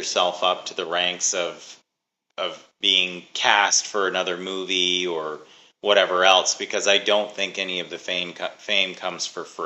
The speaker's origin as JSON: {"language": "English", "country": "Canada", "said": "I can't. I'm Canadian."}